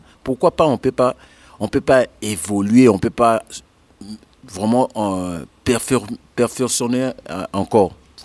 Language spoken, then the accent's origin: French; Kinshasa, DR Congo; On vient de Kinshasa, Congo. Et on est 6.